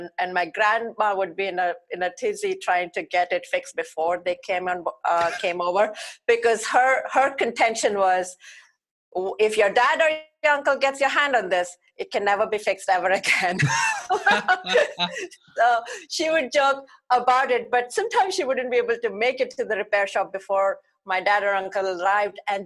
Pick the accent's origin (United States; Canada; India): India; growing up in India